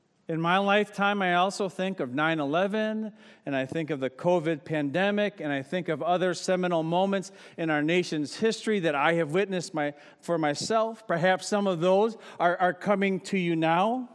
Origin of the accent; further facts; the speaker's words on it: Grosse Pointe Woods, Michigan, United States; one of my more formative moments as a child growing up in Grosse Pointe Woods in the 1980s was needing to move because of the racist graffiti